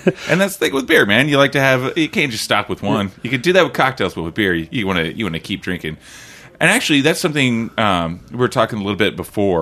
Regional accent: Oklahoma, United States; Because I'm from Oklahoma, yeah, where we have those laws

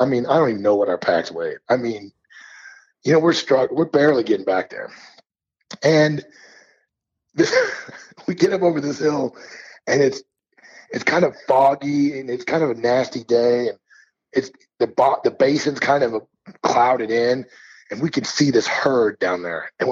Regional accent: Missouri, United States; now in Montana, United States; I grew up in Missouri, and so all my years of elk hunting in the beginning days, I just was on I-70, driving west, and it was weird. I didn't mention this earlier, but I moved to Montana, but I never have hunted Montana.

